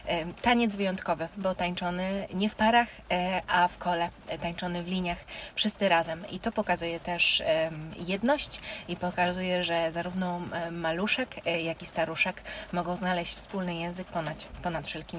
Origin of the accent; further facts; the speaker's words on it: Brzesko, Lesser Poland, Poland; ja rodem pochodzę z Brzeska